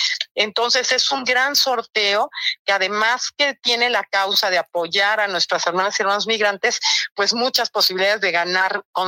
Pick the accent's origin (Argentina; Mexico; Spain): Mexico; enviar un poquito de nuestro amor como mexicanos a nuestros paisanos